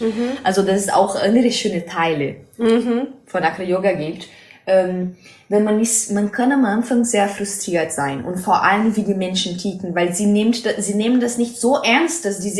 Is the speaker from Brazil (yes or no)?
yes; Brazil; German is a second language; also ich komme aus Brasilien, wie mhm, ich schon gesagt habe